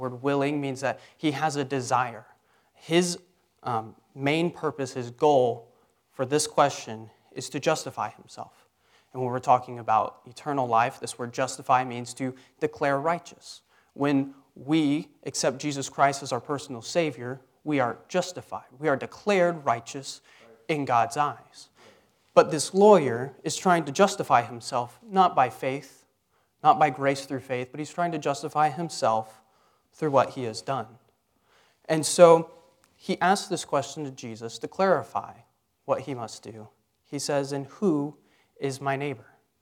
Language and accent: English; Texas, United States; I'm from Texas